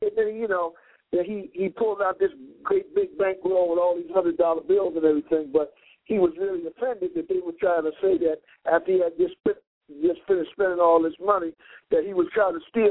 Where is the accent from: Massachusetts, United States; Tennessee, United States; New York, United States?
New York, United States; New York City; really almost like another planet for somebody like me, born and raised in New York City.